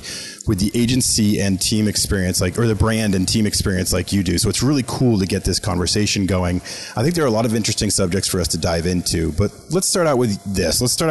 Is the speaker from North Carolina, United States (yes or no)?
no; Boston, Massachusetts, United States; and I grew up in Boston. I'm a Celtics fan